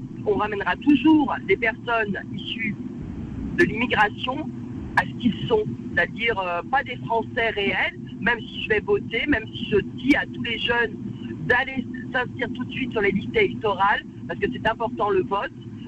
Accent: France; je suis française, issue d'une immigration.

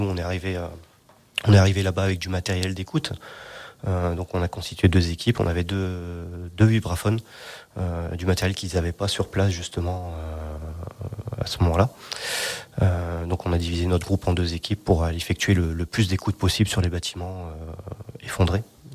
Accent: France; Je suis originaire de la France, je suis arrivé dans la région il y a un peu plus d'un an et demi.

